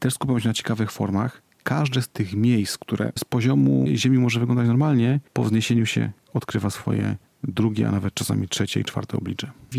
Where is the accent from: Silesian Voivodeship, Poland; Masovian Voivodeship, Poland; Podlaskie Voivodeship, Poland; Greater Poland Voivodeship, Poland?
Silesian Voivodeship, Poland; Radlin; Wychowałem się w bloku w Radlinie, gdzie z jednej strony patrzyłem na kopalnię, na koksownię